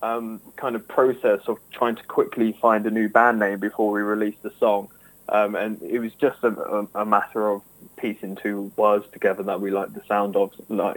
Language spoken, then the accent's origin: English; East of England, United Kingdom; now in Wales, United Kingdom; myself and the drummer, we're actually from Essex originally, even though we didn't actually know each other until we moved to South Wales